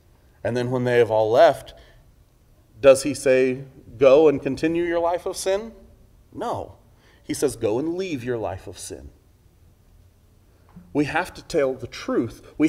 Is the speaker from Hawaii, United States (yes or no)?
no; California, United States; I grew up in California. I had lots of friends who were surfers.